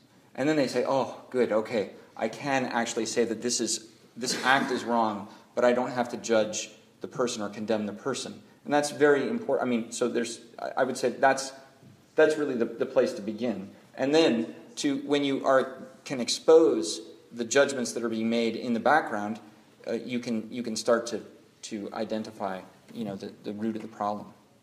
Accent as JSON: {"language": "English", "town": "Seattle", "region": "Washington", "country": "United States", "said": "I mean, I'm from Seattle."}